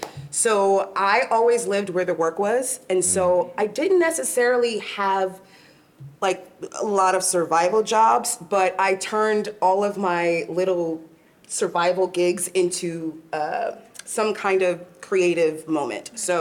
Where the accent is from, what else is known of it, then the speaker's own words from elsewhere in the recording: New York, United States; So, I'm actually from New York. I grew up in Long Island.